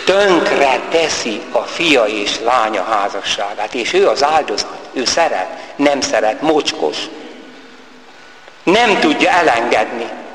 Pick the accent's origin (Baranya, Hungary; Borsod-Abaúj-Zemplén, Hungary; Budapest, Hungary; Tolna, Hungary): Tolna, Hungary; Siógárd; visszaemlékezem szülőfalumra. Természetesen ebben a világban élünk, van egy rend, ami az igazságosság rendje. Nagy lakodalmak voltak Siógárdon, talán még most is.